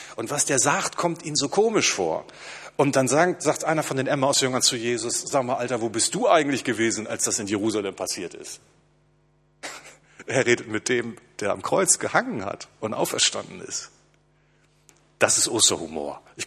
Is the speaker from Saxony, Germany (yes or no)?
no; Hamburg, Germany; Als ich ein kleiner Junge gewesen bin, hat mein Papa mich, ich komme ja aus Hamburg, mit auf den Elbdeich genommen